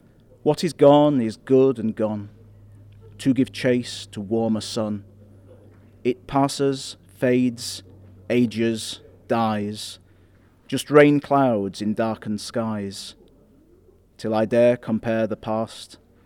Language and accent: English; Yorkshire and the Humber, United Kingdom; moved away as an adult; now in Isle of Man; So I am from Yorkshire originally. I'm not a Manx man, which makes this particularly surprising. But nonetheless, I've lived here now for 2 years. This is my home.